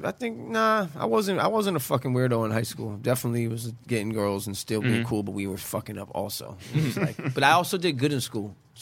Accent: Beverly Hills, California, United States; Yeah, but we hated it growing up in Beverly Hills. We hated it.

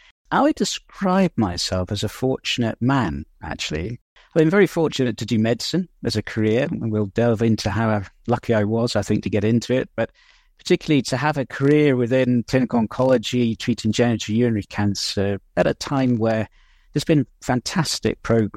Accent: England, United Kingdom; So that's why I was brought up in England rather than in Scotland.

